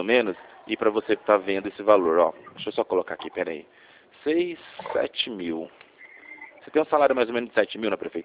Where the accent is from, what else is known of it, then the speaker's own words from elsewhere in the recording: Rio Claro, Brazil; Eu sou daqui, de Rio Claro.